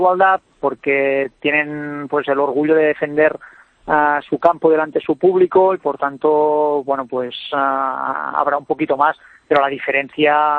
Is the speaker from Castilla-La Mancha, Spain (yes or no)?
no; Sitges, Catalonia, Spain; now in Astana, Kazakhstan; Yo soy de Sitges, al lado de Barcelona.